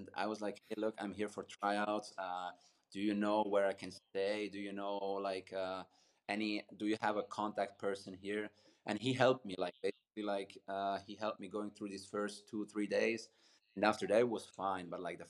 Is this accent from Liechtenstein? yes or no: yes; Liechtenstein; So I often say, like, when people ask me from other places, other countries, like, where are you from? I often say Switzerland, because people don't know Liechtenstein as good as maybe.